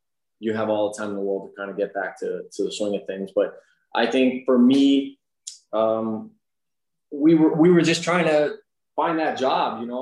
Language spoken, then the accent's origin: English; Florida, United States; This is what any kid in growing up in South Florida would dream to have.